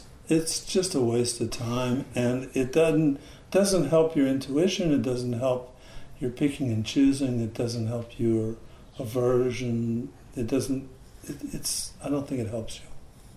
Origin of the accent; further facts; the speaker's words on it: Brazil; I grew up in Brazil, and there was lots.